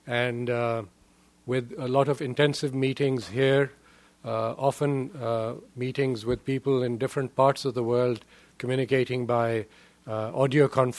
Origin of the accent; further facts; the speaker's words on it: Pakistan; it was interesting for me to concentrate on this, not just as a Pakistani